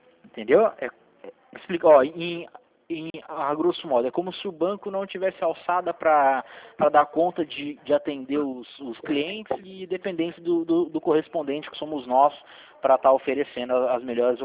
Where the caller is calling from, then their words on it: São José dos Campos, São Paulo, Brazil; Aqui é São José dos Campos, interior de São Paulo.